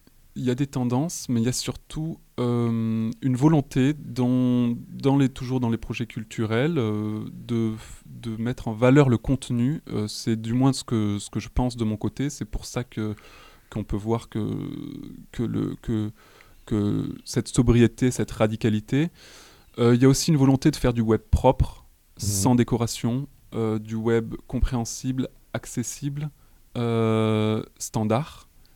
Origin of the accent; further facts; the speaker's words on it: Montpellier, Occitanie, France; born there; now in Paris, France; J'habite encore à Paris et je travaille là-bas. Je ne sais pas vraiment pour combien de temps encore. Montpellier, c'est ma ville natale.